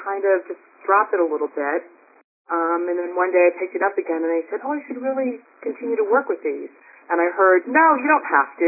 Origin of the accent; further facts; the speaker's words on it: New Jersey, United States; I'm from New Jersey.